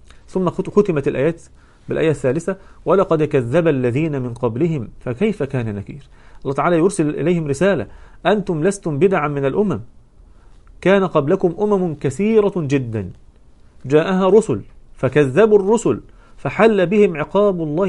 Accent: Egypt; والناس تعيش كما تعلمون ليس كما عندنا في مصر، يعني مش مستشعرين قوي موضوع نعمة المطر، لأن عندنا النهر والكلام ده، نهر النيل والمياه العذبة

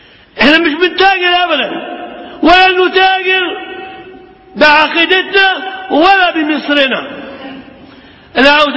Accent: Egypt; هل جيت من مصر لغايه ليبيا؟ قلت لهم ده قليل من كثير، انا جاي باسم شعب مصر.

